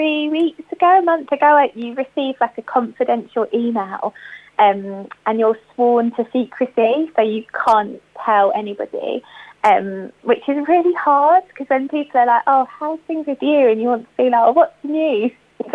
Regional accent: Portsmouth, South East England, United Kingdom; I grew up in Portsmouth, went to local state schools here

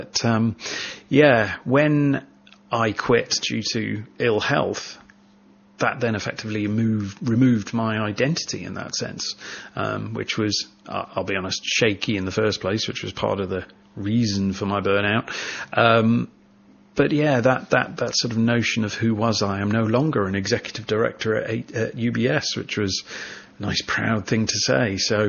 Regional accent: North West England, United Kingdom; also born or lived in Midlands / London / Hong Kong; I'm a country bumpkin at heart. I was born and raised in the Lake District.

